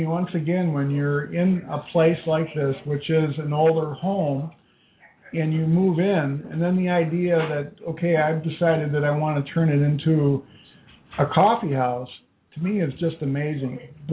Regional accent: Maplewood, Minnesota, United States; Now, I'm from Maplewood, Minnesota, and coming over here to Wisconsin, over to the other side of the river, which would be the St. Croix River

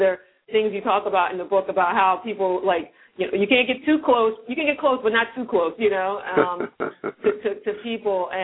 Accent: Philadelphia, Pennsylvania, United States; because I grew up in Philadelphia.

